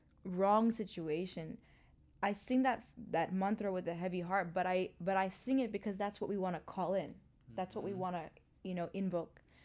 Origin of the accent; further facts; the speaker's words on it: New York City, New York, United States; also born or lived in Hong Kong / Mumbai / London; now in Los Angeles, United States; because I grew up in New York City, like in the heart of Manhattan. My family then moved to Hong Kong, Mumbai, London. I've only known cities.